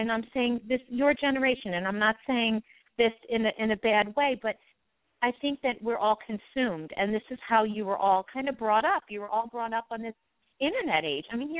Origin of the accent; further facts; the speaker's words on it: New York, United States; I was originally from Long Island, New York.